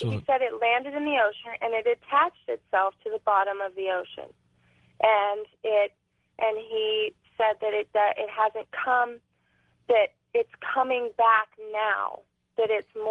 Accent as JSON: {"language": "English", "town": "Trinity County", "region": "California", "country": "United States", "tie": "born or raised there", "said": "I grew up in Trinity County, in we built our own house."}